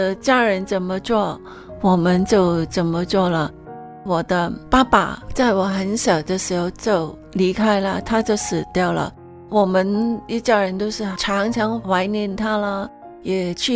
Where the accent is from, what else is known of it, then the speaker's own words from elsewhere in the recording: Hong Kong; born there; 我们在香港出生，就是都是第一代的基督徒了，爸爸妈妈都是没有信主的。